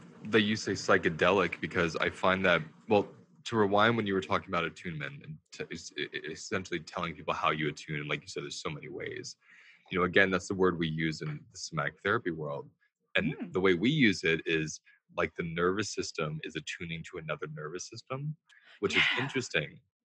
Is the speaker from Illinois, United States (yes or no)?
no; New York City, New York, United States; like I'm a New Yorker